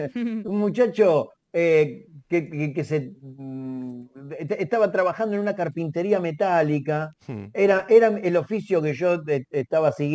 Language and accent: Spanish; Munro, Buenos Aires Province, Argentina; voy acá a Campo de Mayo, yo soy de Munro